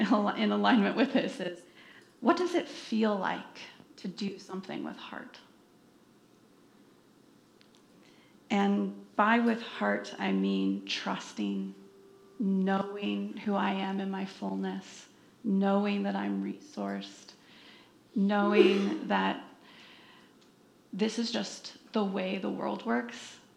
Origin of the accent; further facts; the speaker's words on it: Lewiston, Idaho, United States; born there; I was born in Lewiston, Idaho.